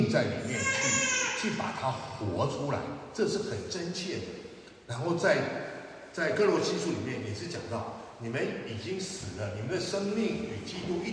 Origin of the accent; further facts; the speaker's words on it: China; 但是我们中国人总是觉得不太够人情味